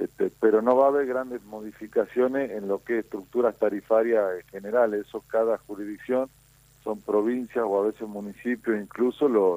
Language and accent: Spanish; Tucumán, Argentina; yo soy de Tucumán